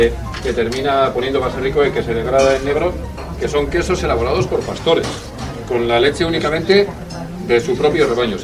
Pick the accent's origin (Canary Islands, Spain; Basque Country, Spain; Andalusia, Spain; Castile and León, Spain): Basque Country, Spain; Otxandio; En mi DNI pone que soy de Aramayo, pero mi pueblo es Otxandio.